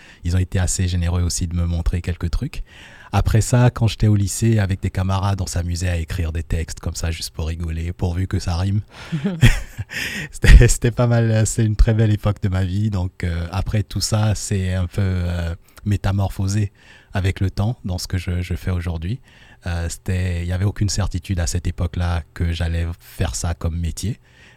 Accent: Benin; je suis d'origine, voilà, je suis originaire du Bénin

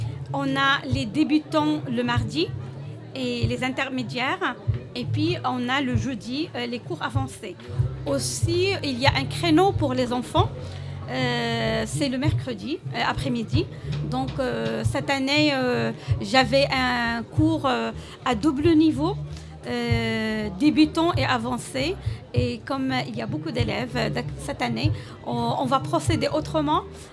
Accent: Morocco; first language Arabic; French is a second language; Je suis d'origine marocaine, donc j'ai fait mes études en langue arabe, les études universitaires aussi en langue arabe.

